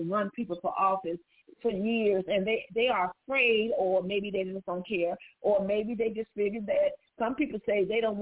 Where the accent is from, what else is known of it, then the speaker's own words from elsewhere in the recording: Chicago, Illinois, United States; now in New York, United States; doesn't mean just because I'm in New York that I'm going to do what I need to do for New York because I'm from Chicago.